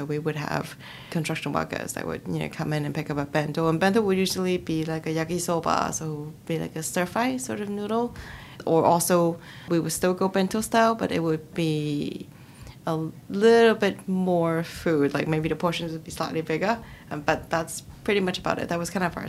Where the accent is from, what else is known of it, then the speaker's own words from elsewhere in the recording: Naha, Okinawa, Japan; In Naha, Okinawa, Japan.